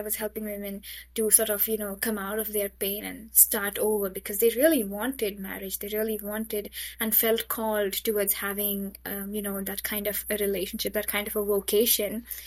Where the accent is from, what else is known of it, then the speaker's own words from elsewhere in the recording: Mumbai, Maharashtra, India; English is a second language; I come from Mumbai, India. So I'm passionately Catholic.